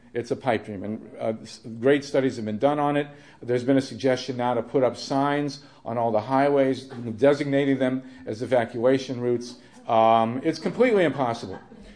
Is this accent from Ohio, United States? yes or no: yes; Ohio, United States; born or raised there